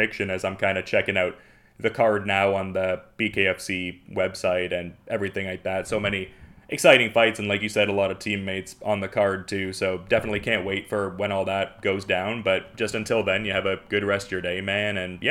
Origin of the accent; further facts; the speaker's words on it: Canada; Yeah, I just thought that was cool to see being a Canadian lad myself there.